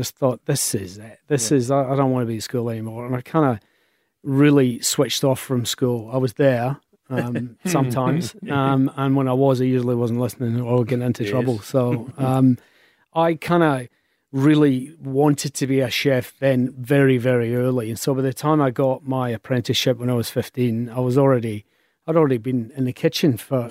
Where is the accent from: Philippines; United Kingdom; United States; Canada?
United Kingdom; Scotland; now in Australia; There's a lot of stuff there about me growing up in Scotland and what it was like.